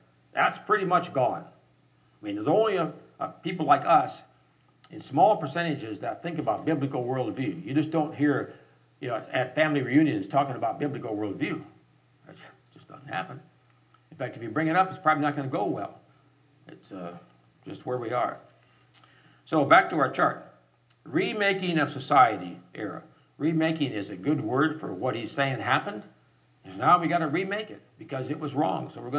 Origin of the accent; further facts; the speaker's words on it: Fargo, North Dakota, United States; my hometown community up in Fargo-Moorhead country in North Dakota, Minnesota